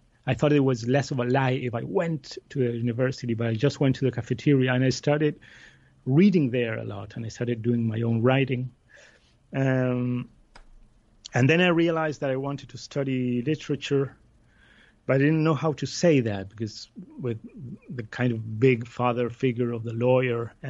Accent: Buenos Aires, Argentina; English is a second language; I grew up in Buenos Aires in Argentina. I went to an English school, so this funny accent I have belongs to that.

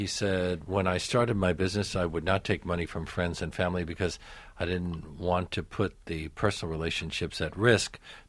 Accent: Brooklyn, New York, United States; people from other parts of the city are annoyed when they even hear that I'm from Brooklyn

